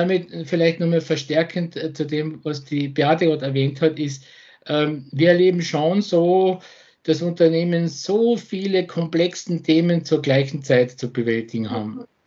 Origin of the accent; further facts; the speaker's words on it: England, United Kingdom; German is a second language; Als Engländerin, wir verwenden da oft gern das Wort Stretch